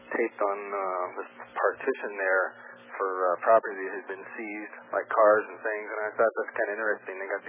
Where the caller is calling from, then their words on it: California, United States; I'm calling from California.